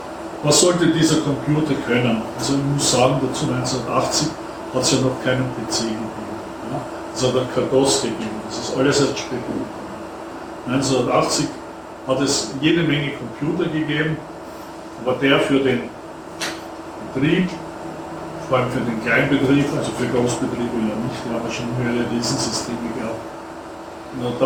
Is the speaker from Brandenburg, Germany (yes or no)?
no; Munich, Bavaria, Germany; ich bin aus München.